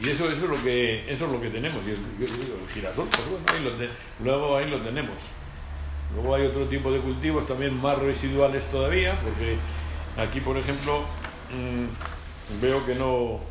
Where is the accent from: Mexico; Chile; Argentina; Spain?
Spain; Castile and León; En la provincia de Soria, desgraciadamente, somos la provincia de España que menos hectáreas tiene de regadío.